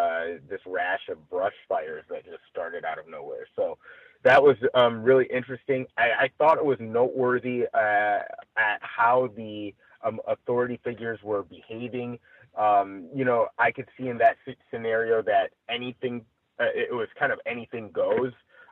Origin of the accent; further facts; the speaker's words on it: Michigan, United States; also born or lived in Chicago; Mind you, I'm from Michigan and Chicago, so I've never been in a fire type situation.